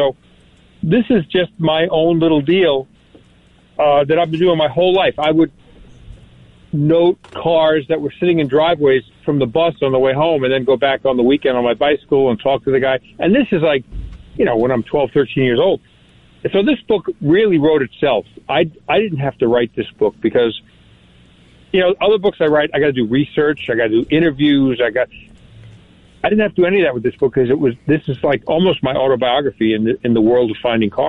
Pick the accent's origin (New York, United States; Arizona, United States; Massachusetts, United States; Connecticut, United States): New York, United States; Holbrook; You know where I'm from. I'm from Holbrook.